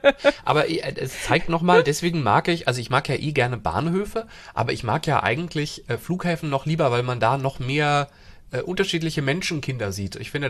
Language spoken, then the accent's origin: German; Hesse, Germany; ich bin ja in Hessen aufgewachsen